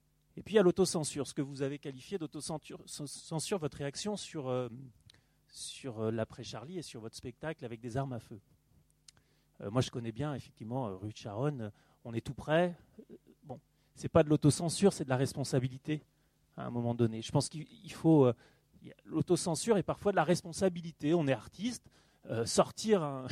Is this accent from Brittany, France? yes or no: yes; Rédené, Brittany, France; je suis un élu de Quimperlé, mais je suis natif de Redéné.